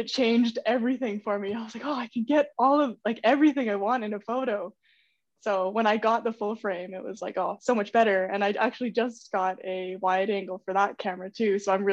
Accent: Canmore, Alberta, Canada; now in Calgary, Canada; I grew up in Canmore and I currently live in Calgary now.

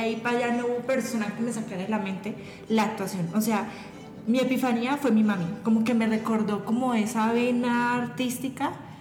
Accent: Bucaramanga, Santander, Colombia; Yo vivía, pues soy santandereana, soy bumanguesa, vivía en Bucaramanga. Entonces, pues Bucaramanga es una ciudad chiqui.

